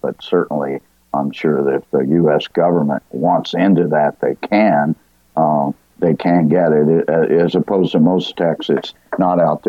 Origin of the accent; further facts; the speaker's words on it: New Mexico, United States; one of the most liberal Democrats in the Senate from my home state of New Mexico